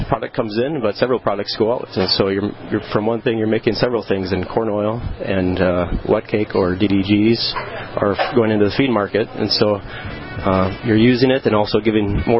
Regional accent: Rugby, North Dakota, United States; Rugby, North Dakota. My great-grandfather homesteaded in 1903 on a farm that I grew up on that my brother and father are still operating today.

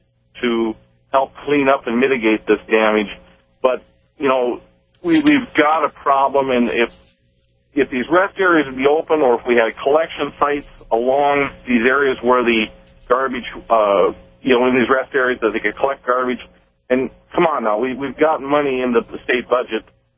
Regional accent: North Dakota, United States; I grew up in North Dakota where years ago, when these rest areas were open, they also had garbage collection facilities at these rest areas.

